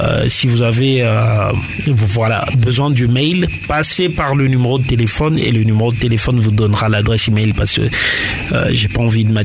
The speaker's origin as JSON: {"language": "French", "town": "Kisangani", "region": "Tshopo", "country": "DR Congo", "moved": "yes", "said": "Et puis, j'ai vraiment envie d'aller jouer chez moi à Kisangani."}